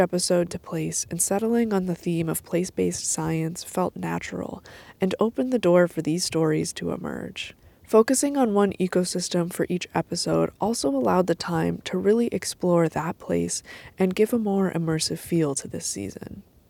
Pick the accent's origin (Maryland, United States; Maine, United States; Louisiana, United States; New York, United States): Maine, United States; I grew up in Down East Maine and spent much of my childhood outside in nature, out in the woods behind my house, on cobble granite beaches, and hiking in Acadia.